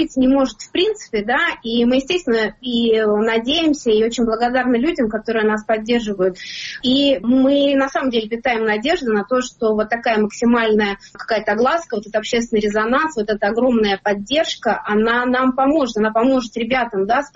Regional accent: Kazakhstan; Я хоть и из Казахстана, но извините меня, я родилась в те годы.

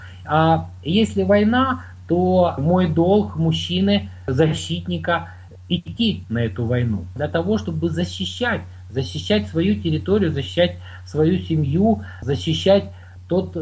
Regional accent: Ukraine; born there; also born or lived in Moscow; хотя я уже родился на Украине, то корни, да, российские, и образование свое начал в Москве, в институте археологии.

